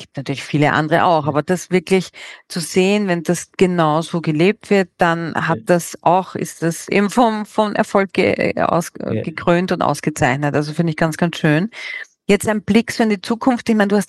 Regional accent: Austria; Jause ist ja bei uns in Österreich sowas, so eine Mahlzeit am Nachmittag meistens, sowohl süß als auch salzig.

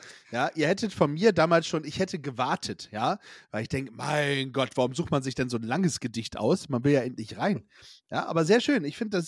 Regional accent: Northern Germany, Germany; bei uns im Norden, ne, also Snack da, wo wir herkommen, da schnappt man ja ein Bacon platt.

